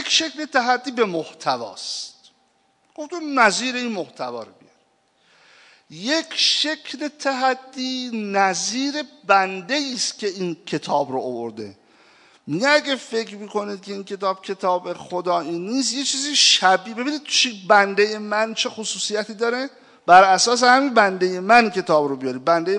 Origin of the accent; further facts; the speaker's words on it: Iran; منتها خب ما ایرانی هستیم